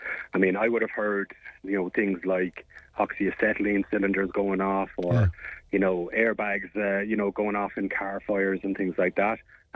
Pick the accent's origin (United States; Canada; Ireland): Ireland; this isn't something that we as Irish people would have ever experienced at home.